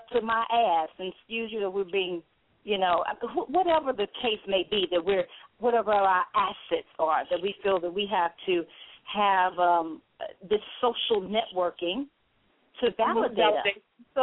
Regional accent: St. Louis, Missouri, United States; moved away as an adult; now in Los Angeles, United States; I'm from St. Louis, Missouri. I'm residing right now in Los Angeles. Came on a visit, stayed, but that may change, so who knows. But, yeah, St. Louis is my hometown.

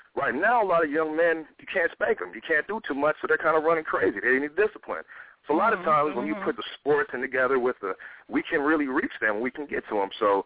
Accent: Oakland, California, United States; books about, I guess, growing up in Oakland and everything I've been through.

